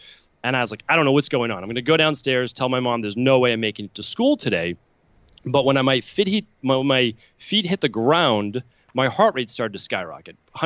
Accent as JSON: {"language": "English", "town": "Medford", "region": "Massachusetts", "country": "United States", "tie": "born or raised there", "said": "growing up in Medford, Massachusetts, which is right outside of Boston"}